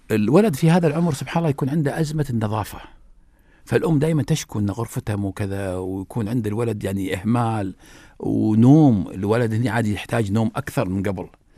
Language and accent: Arabic; Kuwait; فكان عندنا في الكويت يروحون ملعب الصابون يلعبون كرة